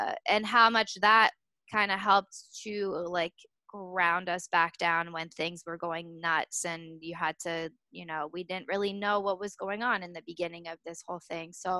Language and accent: English; France; English is a second language; So Marcus came from Spain, I came from France. We didn't really speak English well. I spoke no English.